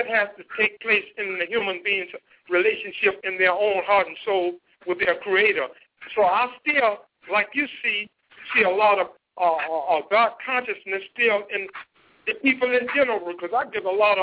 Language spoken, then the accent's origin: English; Durham, North Carolina, United States; I'm myself from this state that we're in, North Carolina. I'm from Durham, North Carolina.